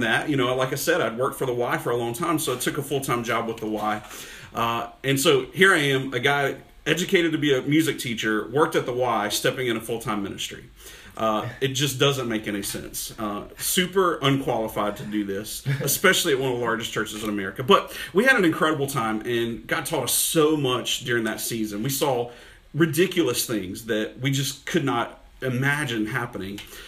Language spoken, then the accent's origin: English; Clover, South Carolina, United States; you know, I grew up in Clover, spent so much time in Charlotte